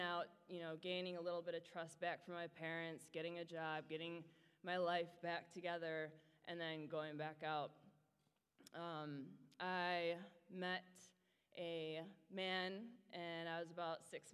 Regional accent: Milwaukee, Wisconsin, United States; I grew up in Milwaukee, Wisconsin, in a great home.

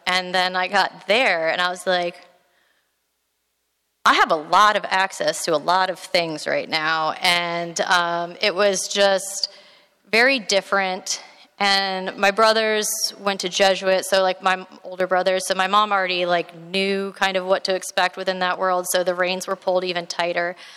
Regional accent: Tampa, Florida, United States; I grew up here in Tampa.

